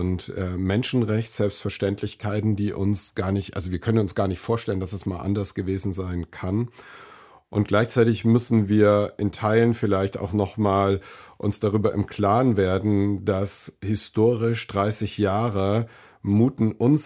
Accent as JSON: {"language": "German", "town": "Nuremberg", "region": "Bavaria", "country": "Germany", "tie": "born there"}